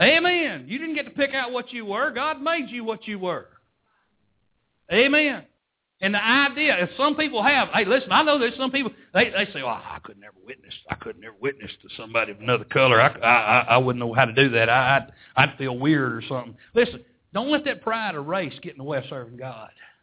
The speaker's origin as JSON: {"language": "English", "region": "Texas", "country": "United States", "said": "we're from Texas, you know. We're different than everybody else in the world because we're from Texas. I'm thankful I live in Texas."}